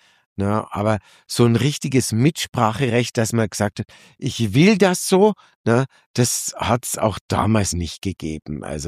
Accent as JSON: {"language": "German", "town": "Munich", "region": "Bavaria", "country": "Germany", "said": "Für mich als Münchner und als Bayer ist es natürlich toll."}